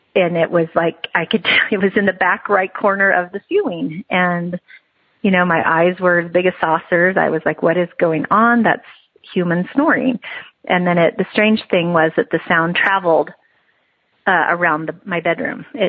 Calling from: Idaho, United States; I'm calling from Idaho.

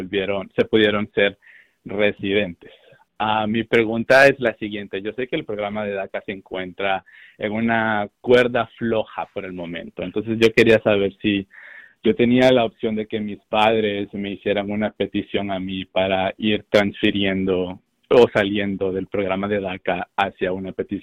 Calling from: Honduras; Somos de Honduras.

